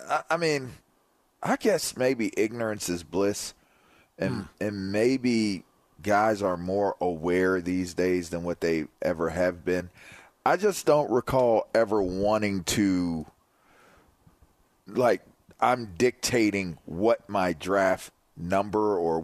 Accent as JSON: {"language": "English", "town": "Pittsburgh", "region": "Pennsylvania", "country": "United States", "said": "I mean, I'm from Pittsburgh."}